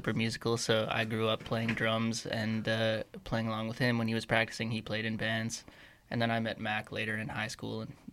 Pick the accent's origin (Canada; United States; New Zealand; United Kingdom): Canada; Strathclair, Manitoba; We're from a town called Strathclair.